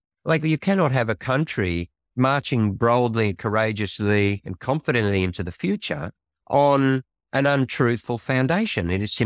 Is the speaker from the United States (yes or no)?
no; Australia; But when that happens, I, as an Australian, I'm deeply proud.